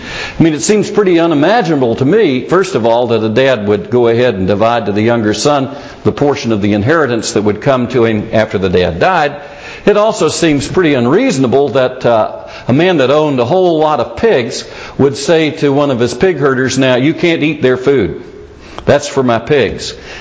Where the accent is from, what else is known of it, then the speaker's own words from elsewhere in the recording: Myrtle Beach, South Carolina, United States; also born or lived in Asheville, North Carolina; I learned to preach on the street corners of Asheville, North Carolina, and some in my hometown of Myrtle Beach, South Carolina.